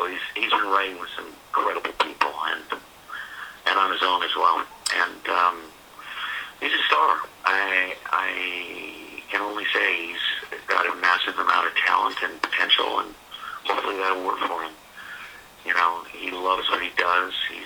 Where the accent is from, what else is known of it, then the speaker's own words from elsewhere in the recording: New York, United States; also born or lived in New Jersey; a lot of people know I was born and raised in New York and New Jersey, and my relatives lived in Long Island, and I can remember being a kid being out there